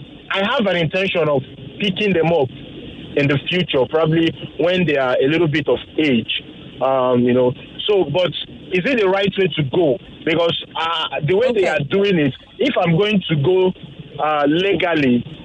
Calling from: Oshodi, Lagos, Nigeria; I'm calling from Oshodi.

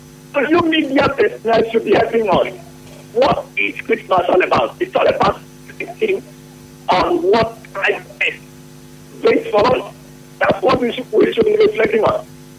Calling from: Port Harcourt, Rivers, Nigeria; I'm coming from Port Harcourt.

